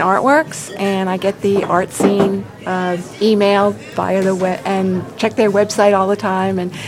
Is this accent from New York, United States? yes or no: yes; New York City, New York, United States; born there; also born or lived in Atlanta; now in Beaufort, United States; Well, I've been in Beaufort now since 2003. I was born in New York City. I lived in Atlanta for about 30-something years.